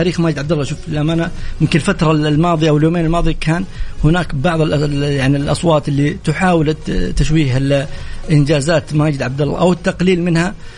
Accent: Saudi Arabia; هذه امور لابد ان نفتخر فيها جميعا كسعوديين.

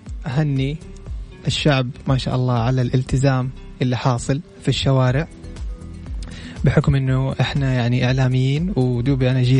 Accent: Saudi Arabia; راح نفتخر فيه كلنا كسعوديين وكعرب وكخليجيين وكمسلمين

